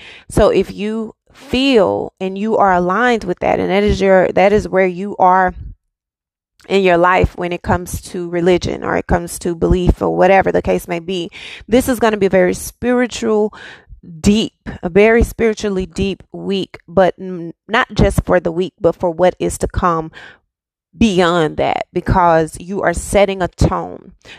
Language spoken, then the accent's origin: English; Dallas, Texas, United States; I had never heard of city, and I'm from Texas. I'm born and raised in Dallas and I never heard of this city.